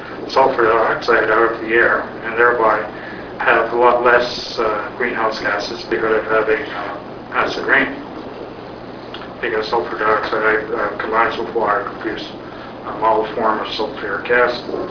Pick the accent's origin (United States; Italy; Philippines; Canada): Canada; Thompson, Manitoba; and I live in, my hometown is in Thompson, Manitoba.